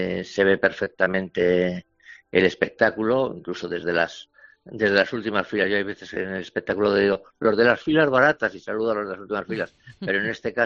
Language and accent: Spanish; Bilbao, Basque Country, Spain; van a decir que somos de Bilbao y que somos de Bilbao